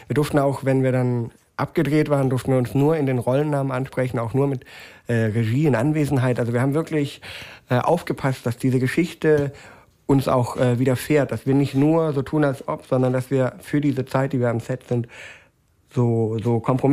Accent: Tübingen, Baden-Württemberg, Germany; now in Berlin, Germany; Ich komme ursprünglich aus Tübingen. Ich bin ein Schwabe in Berlin.

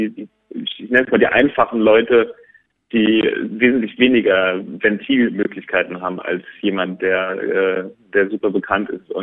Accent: Germany; Und ich will dem Ganzen ein bisschen nachgehen und eigentlich mein Heimatland dann wieder quasi neu kennenlernen.

